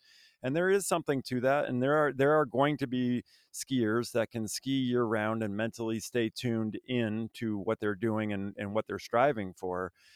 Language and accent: English; Vermont, United States; I grew up in Vermont. We had a long winter, too long, if I'm being honest, you know.